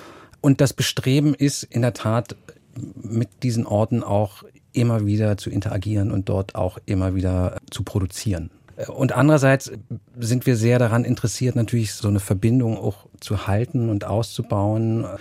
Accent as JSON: {"language": "German", "region": "Berlin", "country": "Germany", "tie": "born or raised there", "said": "So wie ich als Berliner nie aus der Stadt rausgekommen. Also ich sage immer, ich lebe in Berlin und arbeite in Brandenburg."}